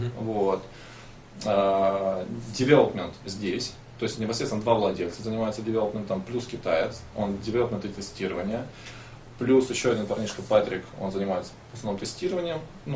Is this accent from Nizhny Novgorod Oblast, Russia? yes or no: no; Moscow, Russia; Я им не говорю, что я из Москвы, чтобы не раздражать лишний раз.